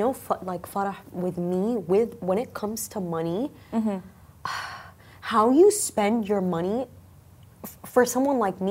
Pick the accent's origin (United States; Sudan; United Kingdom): Sudan; Because I'm from Sudan. Mm-hmm. And my country right now, it's at war.